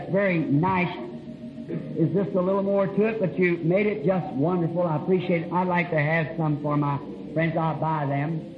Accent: Ireland; I have to tell you, friend, I come from a Catholic family, too. I'm an Irishman.

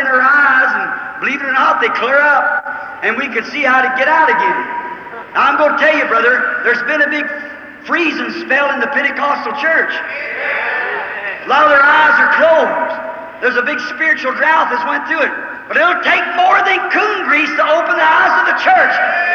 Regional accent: Kentucky, United States; You know, I was raised in Kentucky, as I told you. Mama used to put us up in the loft old clapboard shingles.

